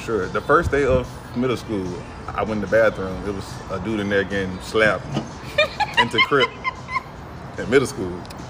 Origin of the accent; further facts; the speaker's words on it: Bessemer, Alabama, United States; So I was born and raised in Bessemer. I was there until I was...